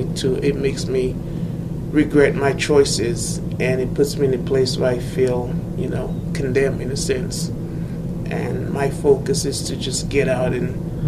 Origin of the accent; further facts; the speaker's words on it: St. Vincent & Grenadines; I'm originally from the Caribbean.